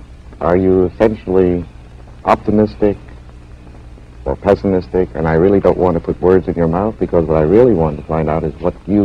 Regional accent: United States; As a Negro, And as an American, I can only hope that America has the strength and the capacity

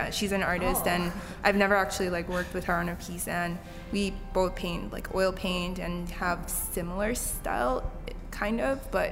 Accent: Nigeria; moved away as an adult; So I was born and raised in Nigeria. I came here in 2012, and I just came to a university here to study fine art.

